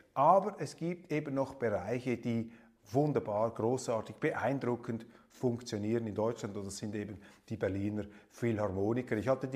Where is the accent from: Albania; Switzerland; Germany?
Switzerland; als Schweizer, vor allem als Bergbefürworter, fühlte man sich da unmittelbar angesprochen